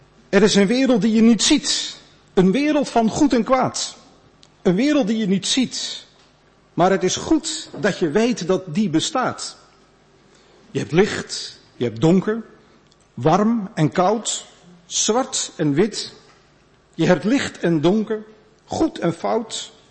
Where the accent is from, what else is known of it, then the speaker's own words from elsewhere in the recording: Netherlands; Als westerling, opgegroeid in Nederland, lach je er in eerste instantie een klein beetje om.